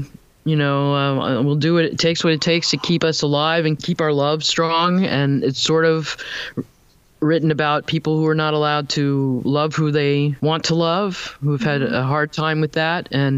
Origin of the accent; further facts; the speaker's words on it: Florida, United States; Well, that's, you know, it's kind of a mishmash remembrance of growing up in South Florida.